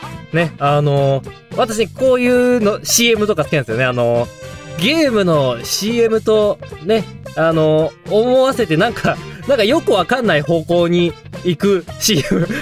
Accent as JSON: {"language": "Japanese", "region": "Hokkaido", "country": "Japan", "tie": "born or raised there", "said": "私がね、北国育ち、北海道生まれ、北海道育ちでございますからね。"}